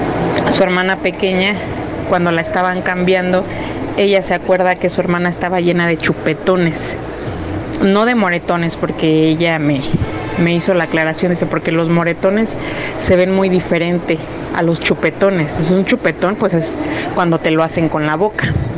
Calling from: Chicoloapan, State of Mexico, Mexico; de Chicoloapan

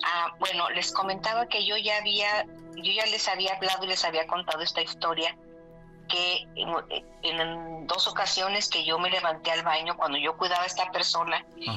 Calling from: Houston, Texas, United States; de Houston. Ya les he llamado en algunas ocasiones.

